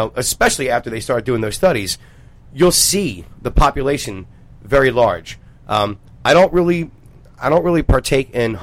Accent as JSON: {"language": "English", "region": "Pennsylvania", "country": "United States", "tie": "born or raised there", "said": "I grew up in Bucks County."}